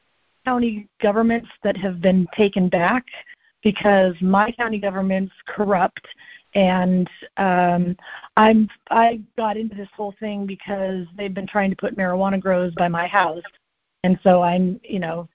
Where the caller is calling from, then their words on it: California, United States; from California.